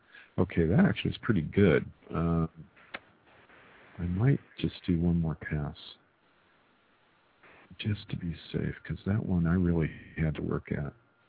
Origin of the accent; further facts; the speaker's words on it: El Paso, Texas, United States; I sound Texan. I'm from El Paso.